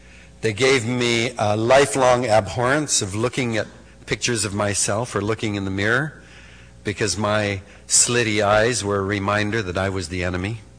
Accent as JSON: {"language": "English", "town": "Vancouver", "region": "British Columbia", "country": "Canada", "tie": "born there", "said": "I was born in Vancouver in 1936. My mother and father were also born in Vancouver much earlier in the past century."}